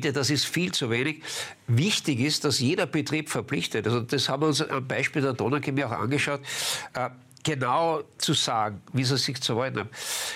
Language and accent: German; Vienna, Austria; Also ich brauche jetzt als Wiener nicht einen Schutzanzug für Brückel, das ist schon klar.